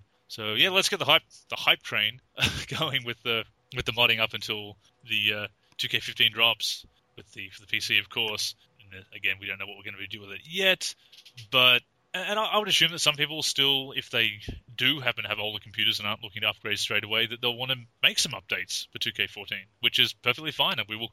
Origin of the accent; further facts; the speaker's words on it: Australia; Why am I making fun of Canadians? I'm Australian.